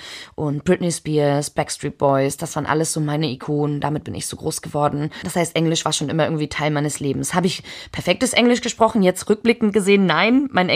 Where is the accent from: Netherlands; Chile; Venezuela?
Chile; also born or lived in Germany; Ich bin zwar in Deutschland geboren, aber schon relativ früh nach Chile ausgewandert mit meiner Familie.